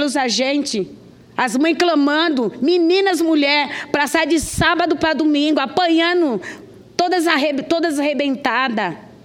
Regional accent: São Paulo, Brazil; Eu venho do estado de São Paulo

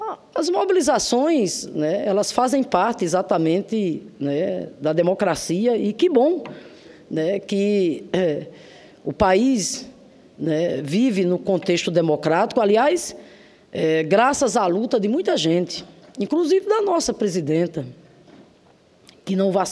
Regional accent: Northeast Region, Brazil; moved away; Como muitos nordestinos e nordestinas, eu tive que sair da minha terra para buscar mudar de vida

